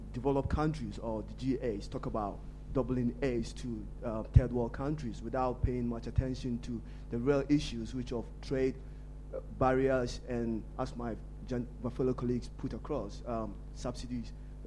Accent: Ghana; I'm from London Metropolitan University, but I'm from Ghana.

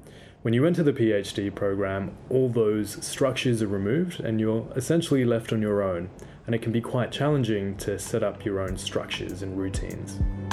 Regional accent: Australia; now in London, United Kingdom; I'm originally from Australia. I did my undergraduate degree there in law and international relations.

